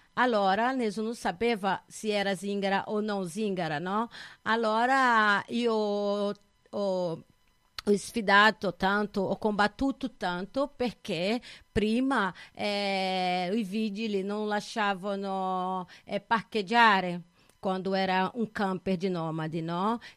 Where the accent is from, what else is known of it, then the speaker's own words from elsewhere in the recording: Brazil; Italian is a second language; now in Italy; non è che io provengo di Brasile e sono venuto qua